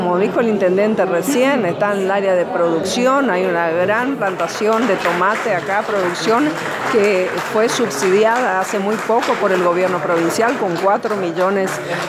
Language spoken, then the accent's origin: Spanish; El Soberbio, Misiones, Argentina; born there; Yo nací en El Soberbio, en La Chacra. A mí me salvó la educación gratuita.